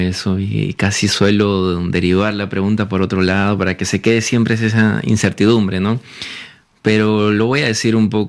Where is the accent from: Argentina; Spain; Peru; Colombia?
Peru; me pasé rápidamente a la cocina peruana, siendo peruano, ¿no?